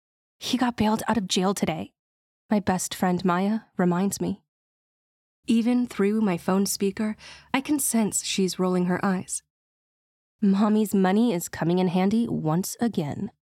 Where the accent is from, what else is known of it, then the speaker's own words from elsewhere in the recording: Dallas, Texas, United States; As someone who was born and raised in Dallas, Texas, I eventually found the city to be exhausting.